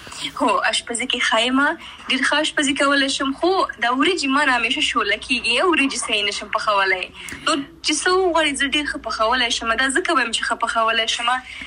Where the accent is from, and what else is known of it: Afghanistan; now in Pakistan